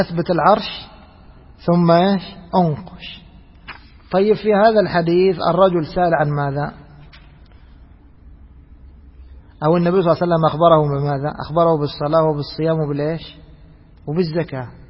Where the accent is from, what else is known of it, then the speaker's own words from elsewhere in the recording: Egypt; يعني في بعض الناس، خاصة عندنا في مصر